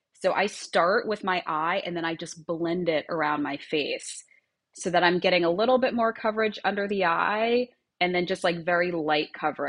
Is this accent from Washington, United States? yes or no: no; Long Island, New York, United States; I grew up in Long Island, and what you do on the weekends for fun is you walk around the mall